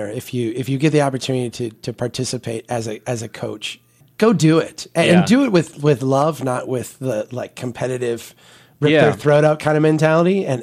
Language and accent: English; Minnesota, United States; And then when they find out we're from Minnesota, they go, oh, Jesse.